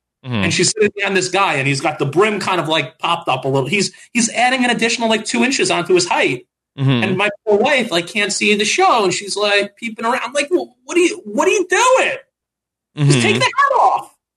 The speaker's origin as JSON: {"language": "English", "town": "Long Island", "region": "New York", "country": "United States", "said": "you know, we're both from Long Island. That's the way we come out of the womb, you know?"}